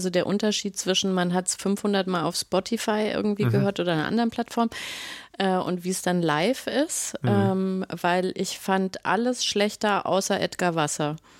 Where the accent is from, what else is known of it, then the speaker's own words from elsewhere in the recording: Aachen, North Rhine-Westphalia, Germany; Ich komme doch aus Aachen.